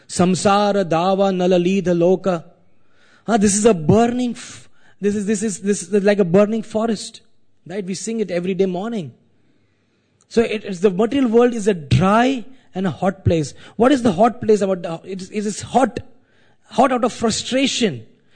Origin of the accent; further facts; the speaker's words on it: Mumbai, Maharashtra, India; But if the place that I am from India, you know, right now it is extremely hot. When I left Bombay, it was 38 degrees Celsius.